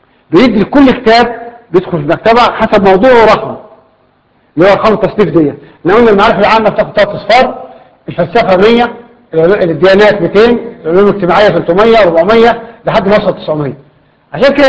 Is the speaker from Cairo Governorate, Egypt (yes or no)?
yes; Cairo, Cairo Governorate, Egypt; في عندنا في القاهرة دلوقتي